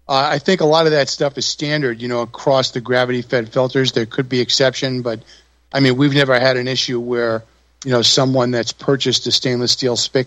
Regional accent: New York, United States; I grew up in New York, you know, primarily with Italians, and I love to eat.

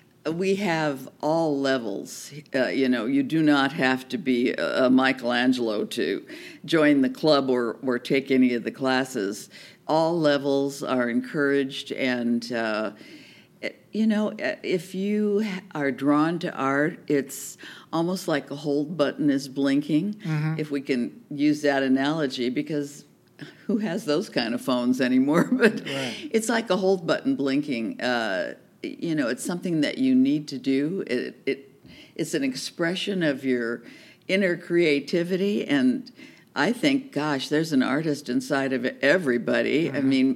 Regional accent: California, United States; Well, I'm a native Californian. My husband and I moved here 3 years ago from Northern California, the foothills of the Sierras

